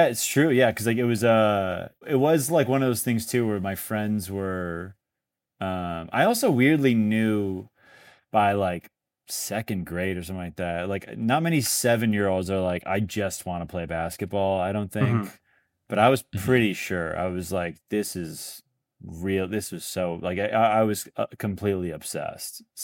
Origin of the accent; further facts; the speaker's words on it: Northbrook, Illinois, United States; Northbrook. Yeah, I'm from the suburbs.